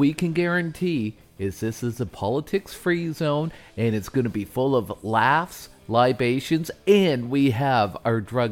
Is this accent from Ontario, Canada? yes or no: yes; Ontario, Canada; I always say Quebec because I'm from Ontario, which neighbors Quebec.